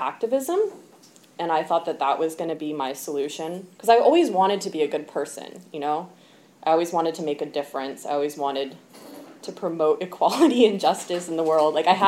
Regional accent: California, United States; born there; And then I ended up back in Oakland. I was born here in the Bay.

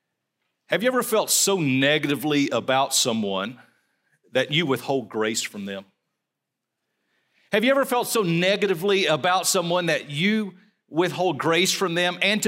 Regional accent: Kentucky, United States; now in Missouri, United States; I am from Kentucky and just recently moved here to Missouri

